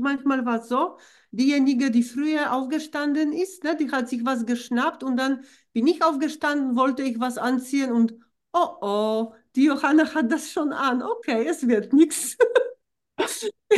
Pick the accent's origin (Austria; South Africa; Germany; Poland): Poland; Tychy, Silesian Voivodeship; moved away as an adult; Ich bin in Polen geboren, in Oberschlesien, in Tychy bei Katowice. Und tatsächlich bis ich 23 war, habe ich in Tychy gelebt, bis auf diese Zeit, wo ich studiert habe.